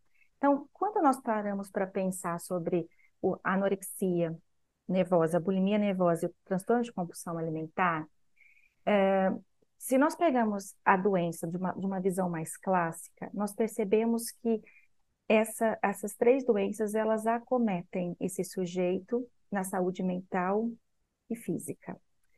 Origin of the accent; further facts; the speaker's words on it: São Paulo, Brazil; now in Juiz de Fora, Brazil; eu sou nutricionista, eu moro aqui em Juiz de Fora há 22 anos, mas eu sou paulista, então eu tenho toda a minha formação no estado de São Paulo.